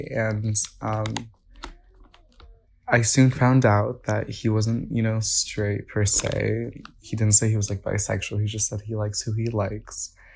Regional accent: Gainesville, Florida, United States; I'm from Gainesville, Florida.

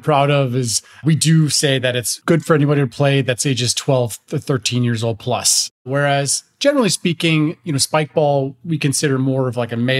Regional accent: Chicago, Illinois, United States; I'm from Chicago originally, lived there my whole life.

